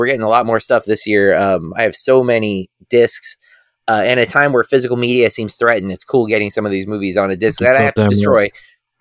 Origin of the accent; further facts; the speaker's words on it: United States; See, I feel like that's just me being an American, but no.